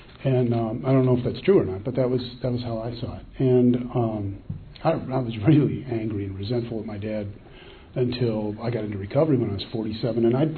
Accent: Asheville, North Carolina, United States; We're all from Asheville, North Carolina.

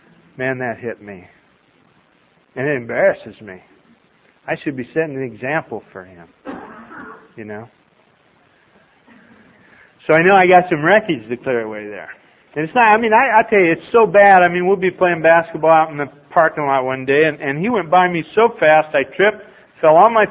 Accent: Nebraska, United States; And for instance, you know, I come from Nebraska. We have a football team

